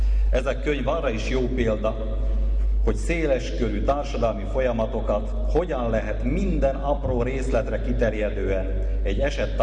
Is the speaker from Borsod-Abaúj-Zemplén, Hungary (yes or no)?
yes; Baraca, Borsod-Abaúj-Zemplén, Hungary; Baraca pedig cigányfalu lesz. Eme beteljesedő jóslatnak az árnyékában nőttem fel magam is.